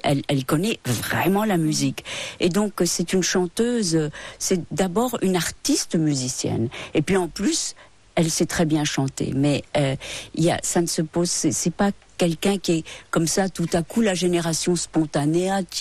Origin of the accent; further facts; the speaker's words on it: Paris, Île-de-France, France; On est des Parisiennes.